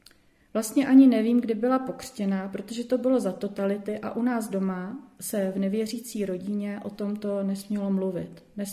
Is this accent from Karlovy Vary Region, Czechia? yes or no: yes; Karlovy Vary, Karlovy Vary Region, Czechia; born there; now in Prague, Czechia; Předtím jsem bydlela v Malešicích, ale to si už moc nepamatuju, ani to, že jsem se narodila v Karlových Varech.